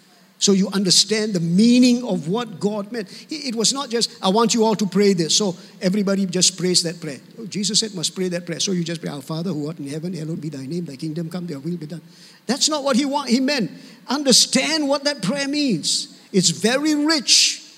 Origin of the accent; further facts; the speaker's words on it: Penang, Malaysia; English is a second language; David, I'm from Penang, you know, so Hokkien words are all come out, very fast one.